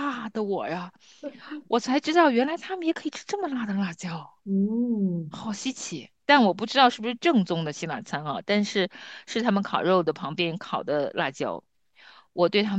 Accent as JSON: {"language": "Chinese", "country": "South Korea", "second_language": "Chinese", "said": "我们韩国人的为主的韩餐，那就不一样了"}